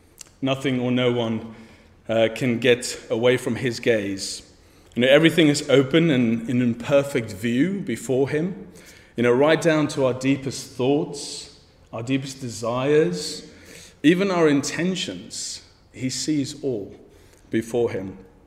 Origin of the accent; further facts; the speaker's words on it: South Africa; With that kind of name, I'm South African, in case you wondered.